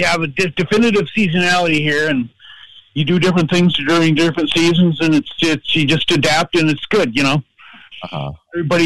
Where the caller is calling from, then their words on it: Minneapolis, Minnesota, United States; Oh, Minneapolis.